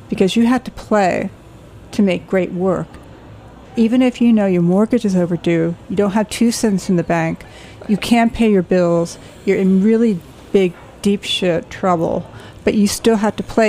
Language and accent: English; Pennsylvania, United States; also born or lived in Abilene, Texas; now in New York, United States; I came here from Pennsylvania. I grew up in the Poconos. I was born in Texas. My mother's whole family's in Texas. I was born in Abilene. But I grew up in the Pocono Mountains